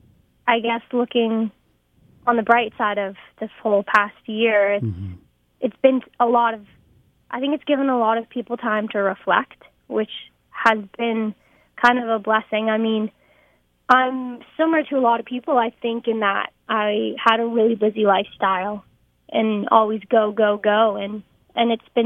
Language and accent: English; Canada; I am a Canadian country artist based out of Toronto right now.